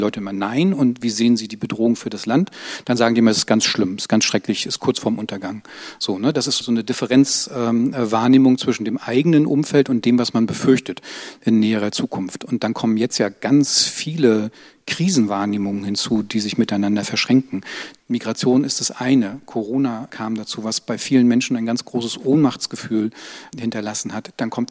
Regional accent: Mecklenburg-Vorpommern, Germany; Ich bin selber in Mecklenburg groß geworden.

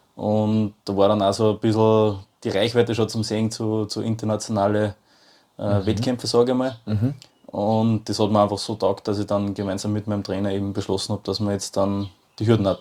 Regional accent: Amstetten, Lower Austria, Austria; Genau, wo ich aufgewachsen bin und wir haben eigentlich hauptsächlich in Amstetten trainiert

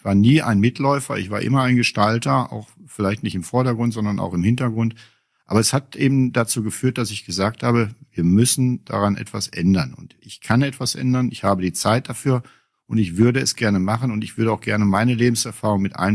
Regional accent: Bottrop, North Rhine-Westphalia, Germany; Bottrop hat mich zu dem gemacht, was ich heute bin. Ich bin in Bottrop aufgewachsen. Ich bin zwar hier nicht geboren, aber ich habe seit meiner frühen Kindheit hier mein Leben verbracht.

